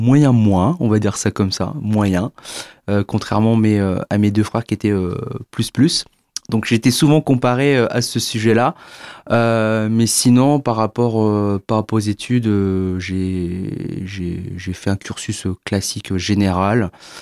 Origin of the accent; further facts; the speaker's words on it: Beauvais, Hauts-de-France, France; je suis originaire de l'Oise, donc à Beauvais, donc connu pour son aéroport Ryanair quand on n'habite pas très loin de Paris. Et puis, ça fait 4 ans que j'habite en Bretagne.